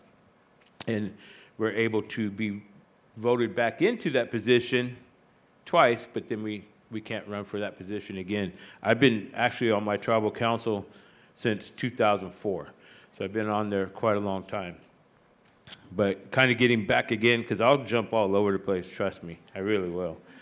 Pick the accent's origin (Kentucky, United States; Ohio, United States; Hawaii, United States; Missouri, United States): Hawaii, United States; because I'm also Hawaiian. And my people come from Maui, but we were given land in Molokai